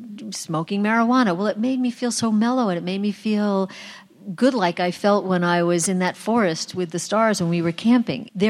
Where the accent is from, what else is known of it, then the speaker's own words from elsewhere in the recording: Long Island, New York, United States; I'm from Long Island, but I was walking through this cornfield